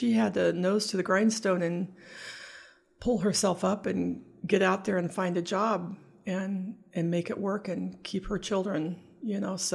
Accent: England, United Kingdom; born there; Well, I was born in England.

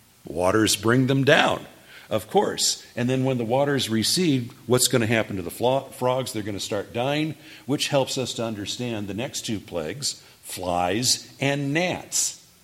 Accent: Illinois, United States; I don't know much about farmland in Utah, but I'm originally from Illinois. We know about locusts there every 7 years

